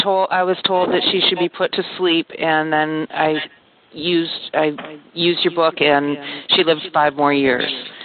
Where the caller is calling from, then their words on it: Grand Rapids, Michigan, United States; Carol, I'm from Grand Rapids, Michigan.